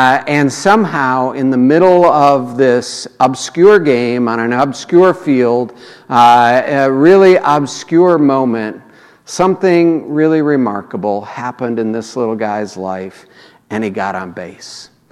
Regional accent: St. Louis, Missouri, United States; For me, and I think for a lot of our family growing up in St. Louis

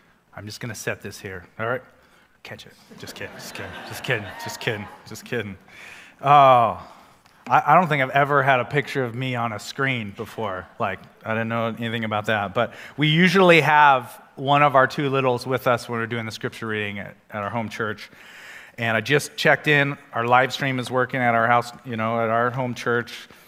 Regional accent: Oregon, United States; And so we come here from Oregon.

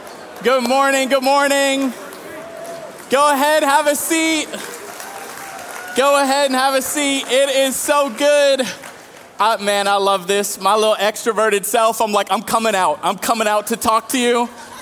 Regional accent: Saco, Maine, United States; So when I was in seventh grade, I grew up in Saco

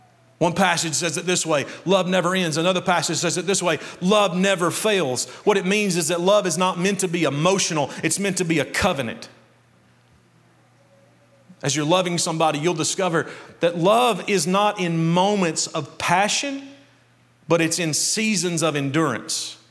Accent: Krillsboro, Kentucky, United States; Now, I grew up in Krillsboro, Kentucky, and the way we used to say it is, why have you got to be so hateful?

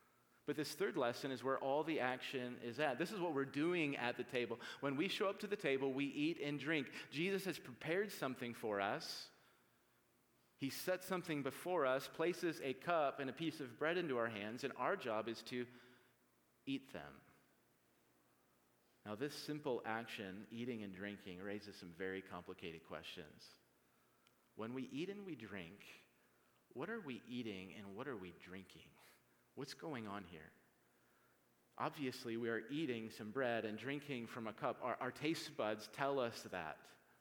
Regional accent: Midwest, United States; I'm from the Midwest, so you can't take that last dinner roll until you've asked everyone at the table if they want it.

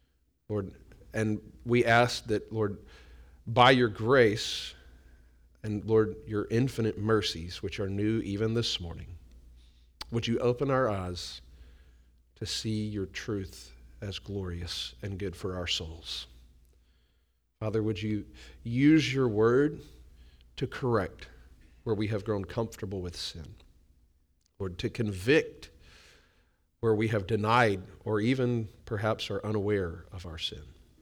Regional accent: Southern United States, United States; Not because I'm a Southerner saying pillow talk

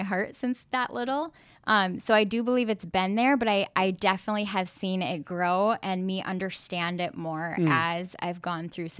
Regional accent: Midwest, United States; now in Washington, United States; we're originally from the Midwest and moved out to Washington over 10 years ago.

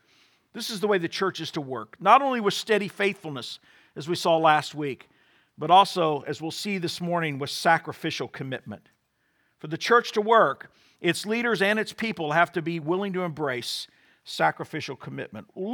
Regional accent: United States; Don't stone me this morning. I'm an American.

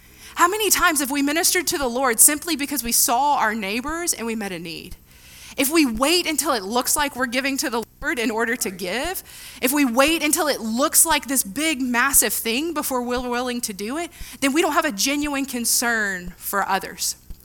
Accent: Ruston, Louisiana, United States; I grew up in North Louisiana. I actually grew up in Ruston, graduated from Louisiana Tech.

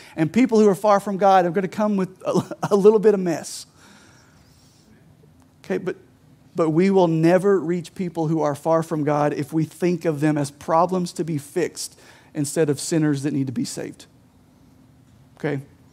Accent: Kentucky, United States; I grew up on Lake Cumberland.

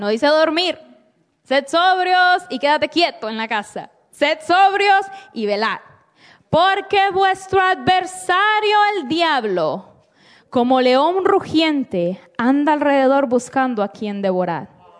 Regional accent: Honduras; yo soy de Honduras, somos catrachos. Soy catracha, de la cabeza a los pies, y pentecostal, de la cabeza a los pies.

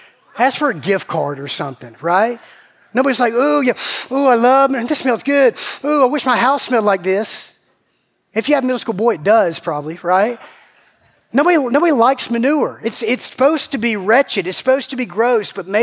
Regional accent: Macon, Georgia, United States; I grew up in Macon. We don't eat figs. We eat fried okra.

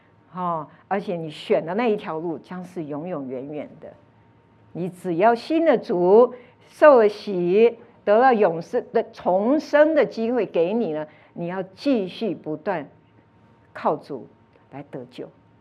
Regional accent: Taiwan; 我们台湾人有一个笑话

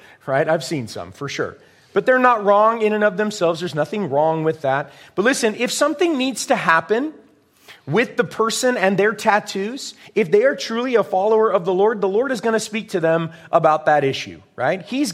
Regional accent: California, United States; you would not want to go to the churches I grew up in Southern California.

